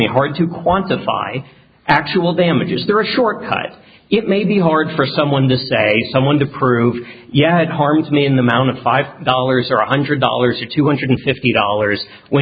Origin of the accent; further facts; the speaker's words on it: Washington, District of Columbia, United States; I'm from Washington, D.C.